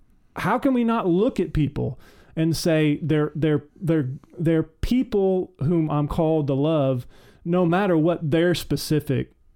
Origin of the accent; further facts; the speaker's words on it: Texas, United States; I have a personal stake in it. I grew up in Texas.